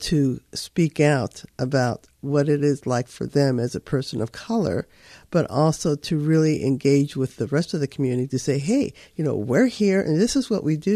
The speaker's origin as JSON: {"language": "English", "town": "Los Angeles", "region": "California", "country": "United States", "tie": "born there", "said": "Well, so I was born in East Los Angeles, and my parents were also born in California"}